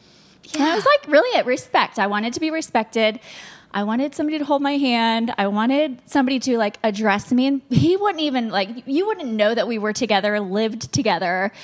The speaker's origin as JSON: {"language": "English", "region": "Florida", "country": "United States", "said": "I'm from Florida, so..."}